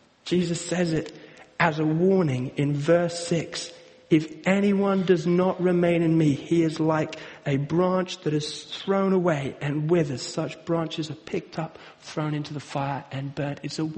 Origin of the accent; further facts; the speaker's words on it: Kenya; when I was growing up in Kenya, and we used to have lots of different crops and garden plants